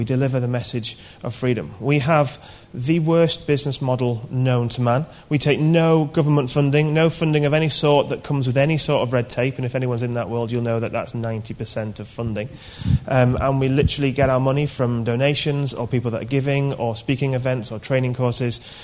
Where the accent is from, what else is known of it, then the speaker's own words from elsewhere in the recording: Yorkshire and the Humber, United Kingdom; I'm from Yorkshire.